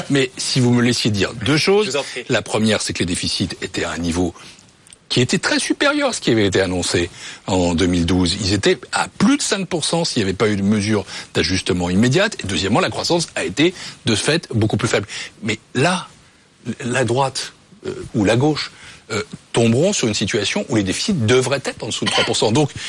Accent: France; Et je suis français, européen, mais français

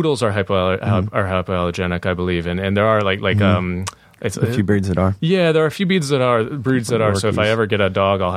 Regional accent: Columbia, Missouri, United States; our first two features were filmed in my hometown.

